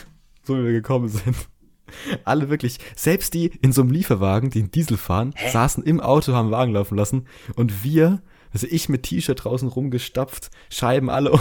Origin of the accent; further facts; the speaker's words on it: Berlin, Germany; musste man natürlich im, ne, auch vertrauenswürdig rüberkommen als Berliner